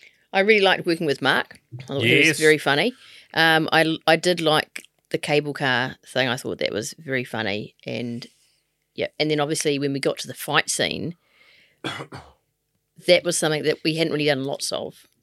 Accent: Wellington, New Zealand; growing up in Wellington and having gone through that tunnel multiple times in my life

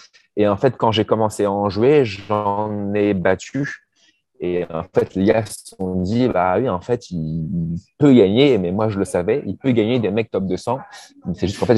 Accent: Normandy, France; je suis normand.

